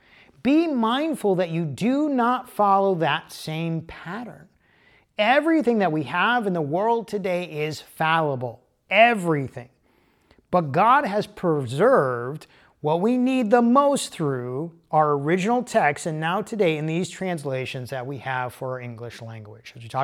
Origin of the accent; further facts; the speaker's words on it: Michigan, United States; So simply because I'm from Michigan and every year on Labor Day, the cider mills open for the season